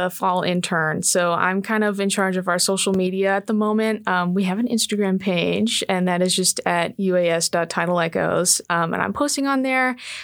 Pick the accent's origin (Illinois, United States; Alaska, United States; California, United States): Alaska, United States; Wasilla; I'm from Wasilla. I'm from Alaska.